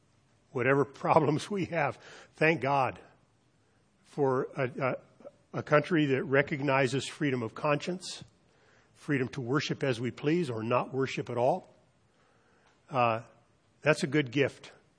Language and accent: English; Easton, California, United States; When I was growing up in Easton, we thought the Pentecostals were exotic.